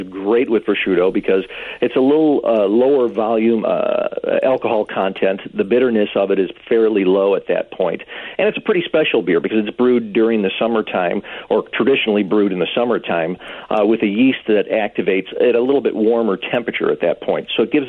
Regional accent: Cicero, Illinois, United States; I'm from Cicero, actually.

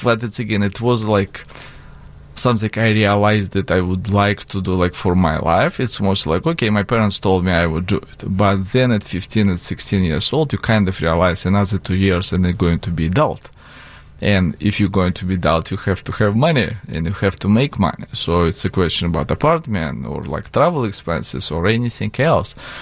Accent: Moscow, Russia; In Moscow.

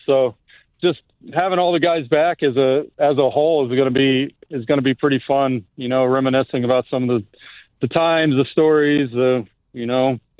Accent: St. Louis, Missouri, United States; now in Chicago, United States; I mean, living up here and, you know, I grew up near St. Louis, so I was a pretty diehard Cardinals fan.

